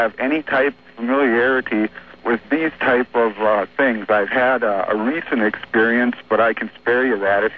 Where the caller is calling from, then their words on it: Valparaiso, Indiana, United States; I am calling from Valparaiso, Indiana.